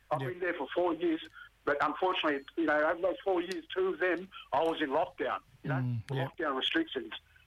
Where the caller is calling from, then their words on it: Western Australia, Australia; Yeah, I'm calling from Yungar Country. That's N-Y-U-N-G-A-R